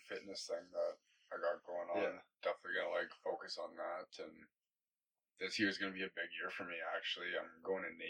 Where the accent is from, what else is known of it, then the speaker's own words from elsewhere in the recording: Fort McMurray, Alberta, Canada; because I'm from Fort McMurray, I'm hoping that I can use some of my like family contacts to maybe get a job up there.